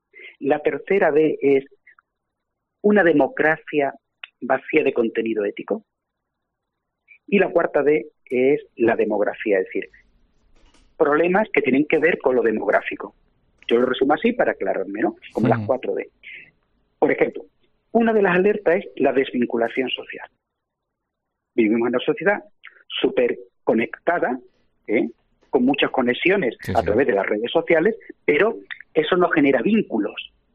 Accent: Extremadura, Spain; donde yo sé que muchos extremeños, yo soy extremeño

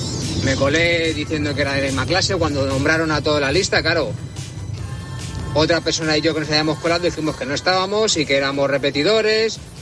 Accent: Getafe, Community of Madrid, Spain; de Getafe.

